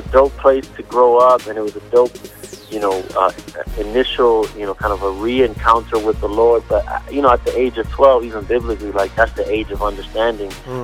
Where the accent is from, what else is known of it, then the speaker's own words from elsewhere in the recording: Boston, Massachusetts, United States; You know, I grew up in Roxbury, which is pretty much just a hood.